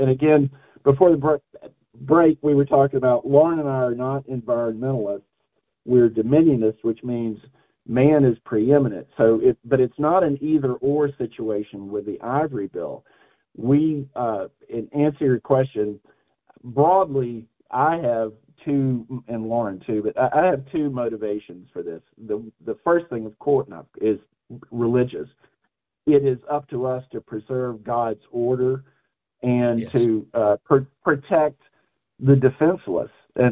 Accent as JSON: {"language": "English", "town": "Monroe", "region": "Louisiana", "country": "United States", "said": "We're from Monroe, Louisiana, in the northeastern part of the state."}